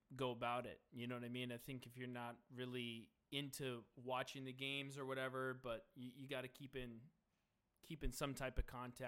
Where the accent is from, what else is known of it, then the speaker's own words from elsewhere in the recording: Kansas, United States; But I'm from Kansas, which is the odd thing about it.